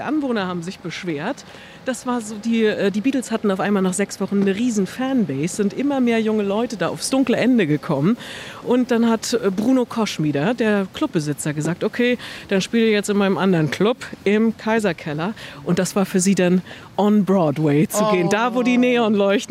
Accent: East Germany, Germany; ich komme ja aus der DDR

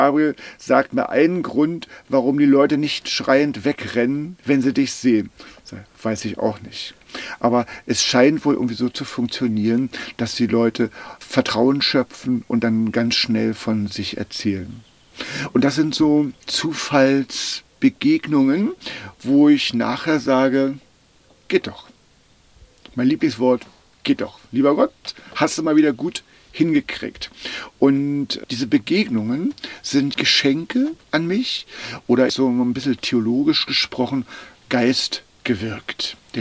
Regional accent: Brüdersdorf, Germany; Ich bin aus Brüdersdorf.

